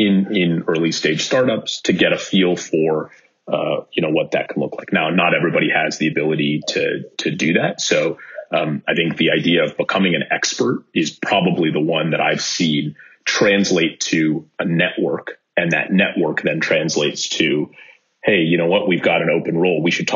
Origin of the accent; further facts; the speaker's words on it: California, United States; I grew up in the Bay Area, so I grew up watching you on TV.